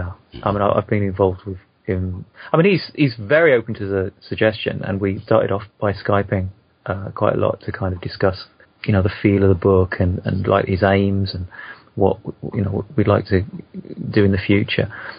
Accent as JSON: {"language": "English", "country": "United Kingdom", "said": "Oh, well, I'm a Brit, you see, from a certain, you know, time"}